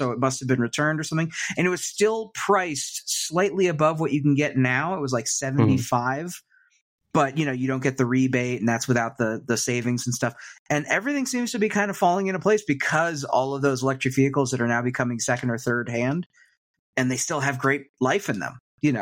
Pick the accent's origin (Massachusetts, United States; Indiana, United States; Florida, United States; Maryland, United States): Florida, United States; I think growing up in Florida, the dream was just, you know, get a Civic or something like that.